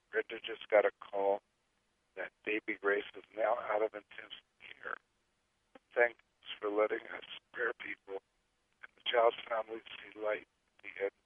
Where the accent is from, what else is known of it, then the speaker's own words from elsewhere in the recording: Philadelphia, Pennsylvania, United States; And of course, Philadelphia is my hometown.